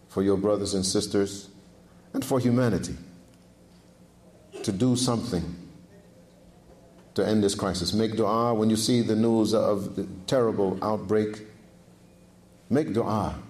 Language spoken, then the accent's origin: English; Brooklyn, New York, United States; I'm from Brooklyn, maybe, you know, just because I'm not from the region, I can't really get it.